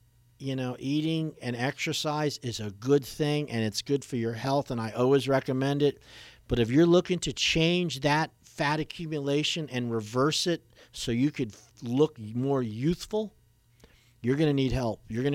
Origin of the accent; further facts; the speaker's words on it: New York, United States; I'm from New York, great state of New York, and in Long Island, I worked as a chiropractor.